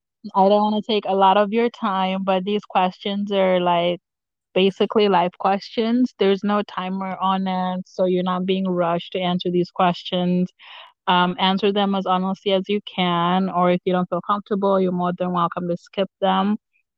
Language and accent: English; Salt Lake City, Utah, United States; Wow, yeah, I grew up in Rose Park.